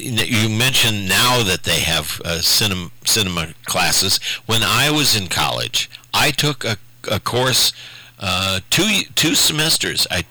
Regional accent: Indianapolis, Indiana, United States; now in Ohio, United States; I consider myself a Hoosier because I was born in Indianapolis and lived there for the first third of my life.

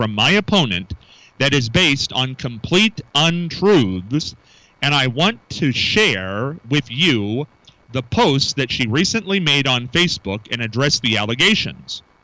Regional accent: Marion, United States; I was born and raised in Marion, and this is where I want to be.

